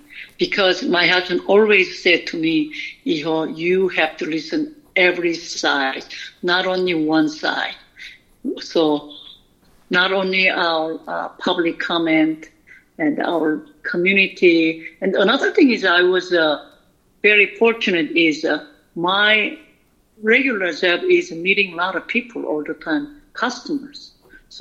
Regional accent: South Korea; I grew up in Catholic in Korea.

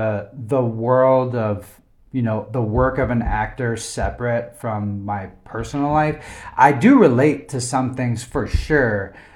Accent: Chicago, Illinois, United States; I'm from Chicago. I'm not from Montana.

